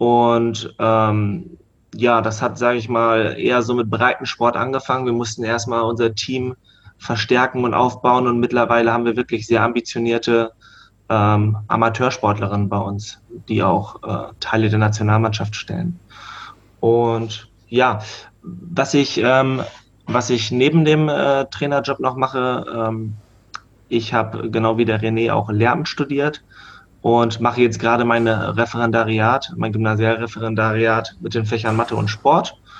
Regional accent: Hanover, Lower Saxony, Germany; Ich komme aus Hannover, ich bin beim SC Germania List aufgewachsen

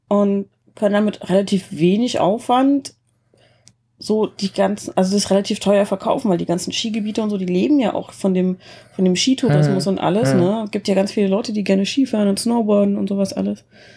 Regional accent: Germany; Nee, in der DDR.

